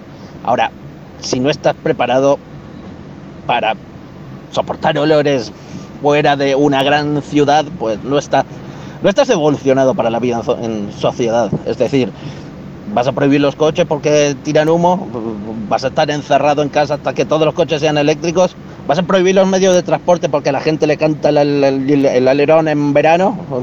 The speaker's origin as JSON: {"language": "Spanish", "town": "Benaguasil", "region": "Valencian Community", "country": "Spain", "said": "de Benaguasil"}